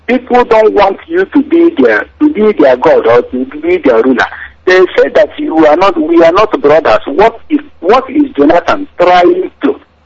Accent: Imo, Nigeria; I'm from Idato South, Imo State, Biafra land.

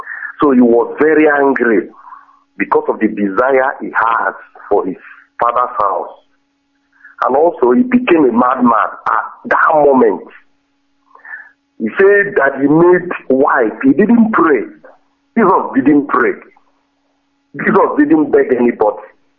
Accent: Ogidi, Anambra, Nigeria; I'm calling from the zoo, from the heart of darkness, and I'm from Ogidi in the Dimly North local government of Anambra State.

